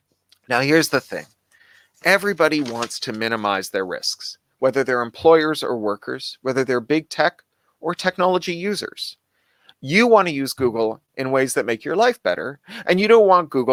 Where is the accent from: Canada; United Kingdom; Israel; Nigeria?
United Kingdom; now in Los Angeles, United States; Now, 5 years ago, I moved from the United Kingdom here to Los Angeles. And here in Los Angeles, 5 years later, we are in routine contact with my family in London and in Wales and in Toronto.